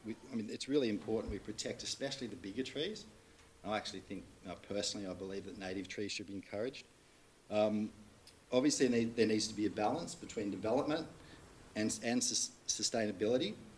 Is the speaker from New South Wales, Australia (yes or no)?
yes; New South Wales, Australia; moved away as an adult; So I'd like to go back to when I finished my high school and before I went to university and I moved from the Northern Rivers to Sydney.